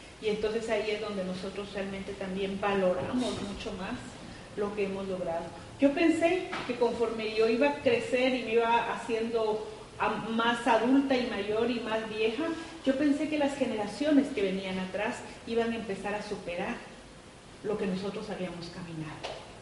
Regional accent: Quetzaltenango, Guatemala; yo soy maya quiché de Quetzaltenango, o sea, vengo de una ciudad, no vengo de área rural, por lo tanto he tenido algunos privilegios relativos.

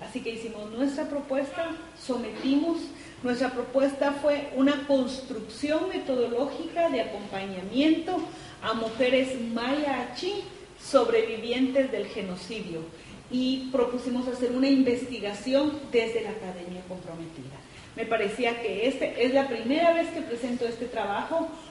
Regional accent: Quetzaltenango, Guatemala; yo soy maya quiché de Quetzaltenango, o sea, vengo de una ciudad, no vengo de área rural, por lo tanto he tenido algunos privilegios relativos.

